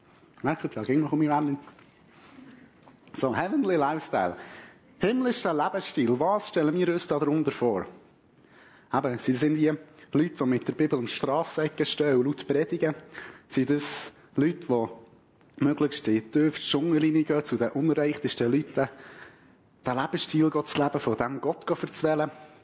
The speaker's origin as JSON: {"language": "German", "town": "Frutigen", "region": "Bern", "country": "Switzerland", "said": "Ihr hört sicher auch meinem Dialekt an. Ich komme nicht ganz von Tierachern, ich komme auch nicht von hier, sondern vom schönen Berner Oberland, von Frutigen. Meiner Wurzel, im Ursprung habe ich so ein bisschen im Ekklesia. Bin 24-jährig"}